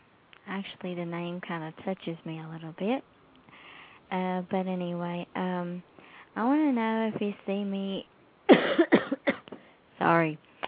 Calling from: Kentucky, United States; I'm from Kentucky.

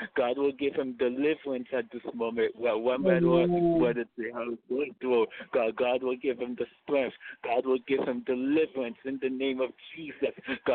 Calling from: Boston, Massachusetts, United States; I'm calling from Boston.

